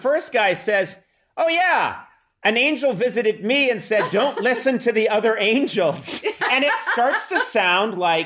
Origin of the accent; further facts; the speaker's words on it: Boston, Massachusetts, United States; Yeah, as am I. I'm from Boston